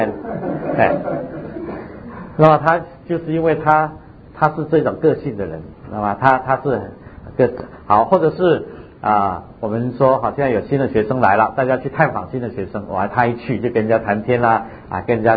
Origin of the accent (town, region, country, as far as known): China